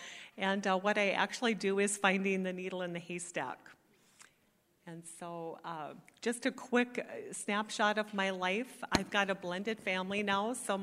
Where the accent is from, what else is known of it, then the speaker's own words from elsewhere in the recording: Bismarck, North Dakota, United States; moved away as an adult; also born or lived in Grand Forks; now in Minneapolis, United States; I've been in the Twin Cities area for a little over 30 years. And I moved here from North Dakota. So I'm from a smaller town, Bismarck. And then I went to college in Grand Forks and moved here.